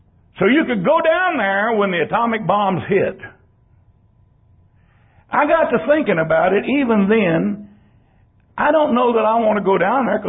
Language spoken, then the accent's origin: English; Texas, United States; born there; I was born in Texas. I thank God for that. I live in Texas.